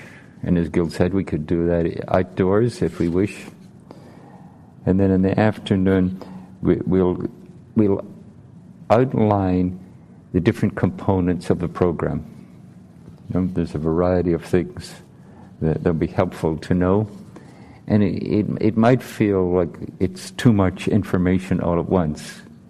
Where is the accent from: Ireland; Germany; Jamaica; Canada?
Ireland; now in San Francisco, United States; he, him. I grew up in Ireland. I practice at the San Francisco Zen Center, and I live across the street from the San Francisco